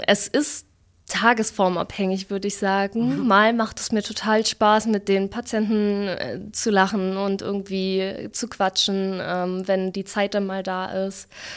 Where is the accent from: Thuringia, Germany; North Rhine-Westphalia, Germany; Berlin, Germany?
Berlin, Germany; now in Hanover, Germany; bin dann aber doch in Hannover kleben geblieben. Eigentlich komme ich nämlich aus Berlin und wollte nur 2 Jahre in Hannover bleiben. Ja, jetzt sind es schon 4.